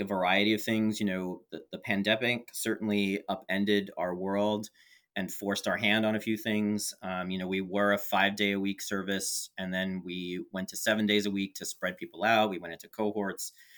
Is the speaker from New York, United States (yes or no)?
yes; New York, United States; also born or lived in San Francisco; now in Portland, United States; Coming from originally from New York, I grew up in the New York metro area, and then spending 4 years living in San Francisco